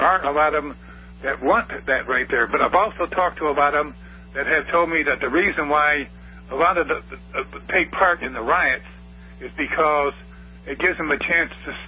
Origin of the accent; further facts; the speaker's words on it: the South, United States; Well, I'll tell you what, I grew up in the South